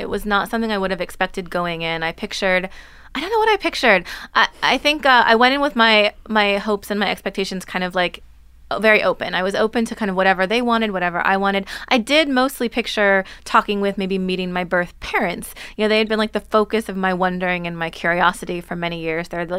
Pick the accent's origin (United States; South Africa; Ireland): United States; Seattle, Washington; I was born in Seattle.